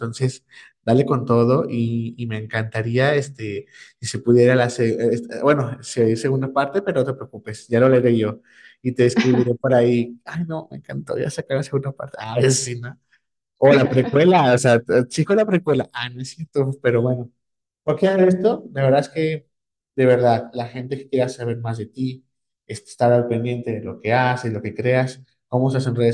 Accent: León, Guanajuato, Mexico; nosotros somos de León, Guanajuato.

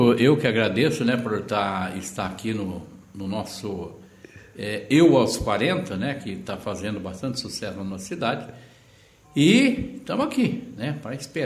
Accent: Altinópolis, São Paulo, Brazil; Eu vim da cidade de Altinópolis, né? Eu comecei em Altinópolis em 78

